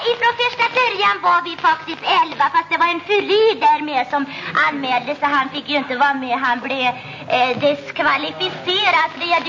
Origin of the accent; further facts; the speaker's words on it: Västra Götaland County, Sweden; born there; jag hade en väldigt svår dialekt att arbeta bort. Men det är nämligen så att jag är född i Västergötland